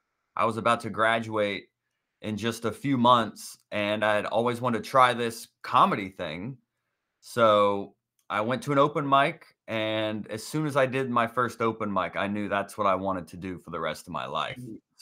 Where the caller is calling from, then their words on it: Atlanta, Georgia, United States; Atlanta, Georgia, yes.